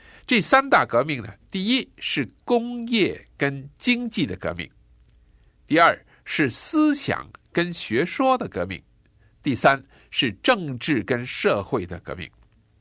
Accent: China; 那么经过了200年的时间，我们中国人

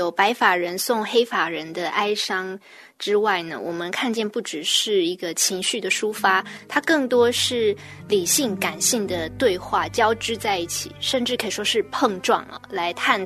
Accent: China; 死亡一直是我们中国人避讳的一个话题

